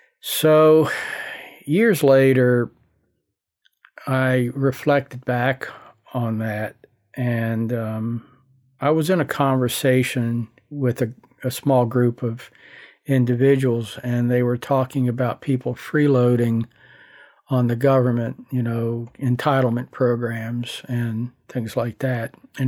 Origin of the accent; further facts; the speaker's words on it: Baltimore, Maryland, United States; And I was up in my hometown of Baltimore one time.